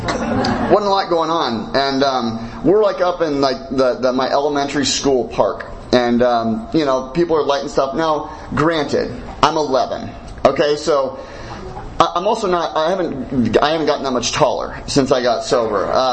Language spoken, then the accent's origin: English; Portland, Oregon, United States; I grew up in Portland, Oregon. Anybody from Portland, Oregon here? Yes, my people.